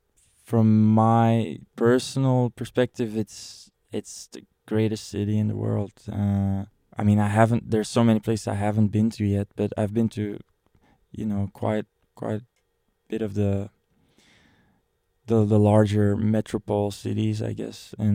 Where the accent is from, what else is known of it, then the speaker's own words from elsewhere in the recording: Belgium; In Belgium, yeah, that's right.